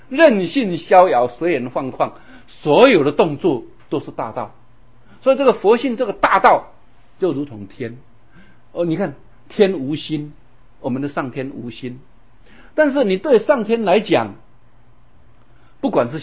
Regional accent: Taiwan; 再过20年、几十年，我们台湾人口又是3000多万

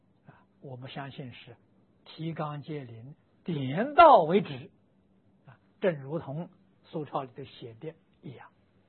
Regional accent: Lujiang, Anhui, China; 我小时候啊，就是在抗战期间啊，我的家乡是个小城，安徽庐江县

